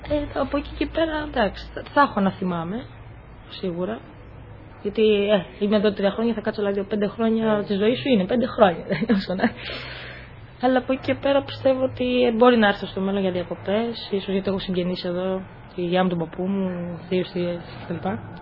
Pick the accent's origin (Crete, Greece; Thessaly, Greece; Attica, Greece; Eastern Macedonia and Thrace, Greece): Attica, Greece; Athens; moved away as an adult; now in Australia; Αθήνα, Ελλάδα, στην Αθήνα. Γεννήθηκα, μεγάλωσα στην Αθήνα και ήρθα εδώ πριν 3 χρόνια.